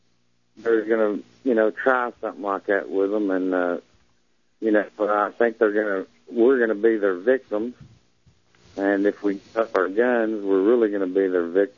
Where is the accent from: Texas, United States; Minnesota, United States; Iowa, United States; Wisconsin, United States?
Texas, United States; Irving; also born or lived in Oklahoma; I grew up in Irving. I'm 45 years old. Was born in Oklahoma, but I live here in Irving.